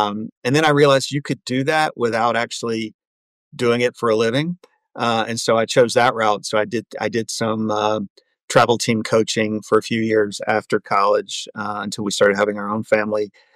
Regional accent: Madison, Mississippi, United States; I grew up in Jackson, Mississippi area, a small town called Madison, which is just north of Jackson, suburb community.

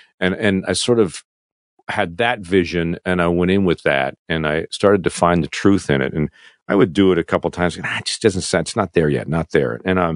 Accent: Canada; And as a an expat, you know, an ex-Canadian in my home country

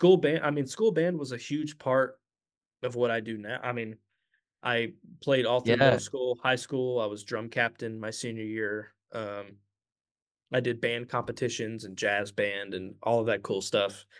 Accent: Dublin, Georgia, United States; also born or lived in Orlando, Florida; So I was born in Orlando, Florida, but I grew up in a really small town in Georgia called Dublin, Georgia. It's about 2 hours south of Atlanta. I grew up there since I was like 6 years old, graduated high school there in 2014.

